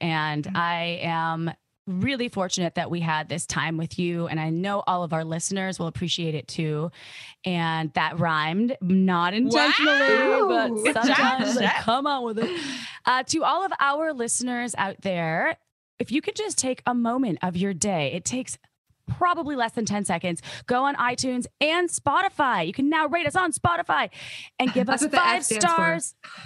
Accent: Wisconsin, United States; And I grew up saying you guys for everything. It was like, I'm from Wisconsin.

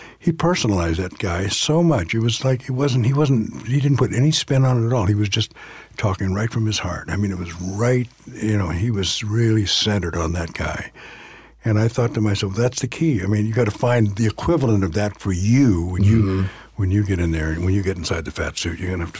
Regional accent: California, United States; I grew up in Southern California.

